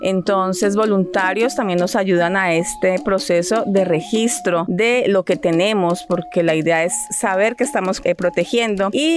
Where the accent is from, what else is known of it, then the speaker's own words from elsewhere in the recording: Colombia; now in Ecuador; yo soy de origen colombiano y ya llevo 24 años viviendo aquí en la Amazonía ecuatoriana.